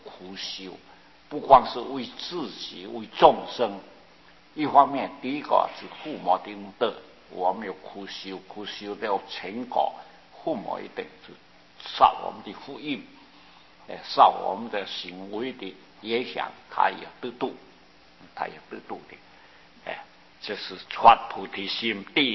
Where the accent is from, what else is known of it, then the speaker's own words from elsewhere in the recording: Taiwan; 我们台湾人就这样不知道，这儿子一出家父母就跪下去